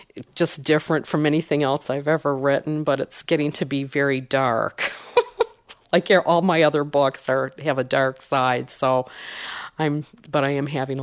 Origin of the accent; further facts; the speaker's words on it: Dearborn, Michigan, United States; When I was growing up in Dearborn, Blazo's, and I think I mentioned Blazo's, it was a drive-in restaurant.